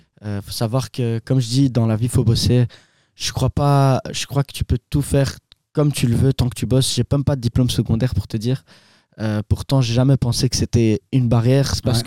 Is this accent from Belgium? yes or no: yes; Belgium; born there; Alors, moi, je vais sur mes 27 ans, je suis égyptien, du coup d'origine, mais je suis né ici.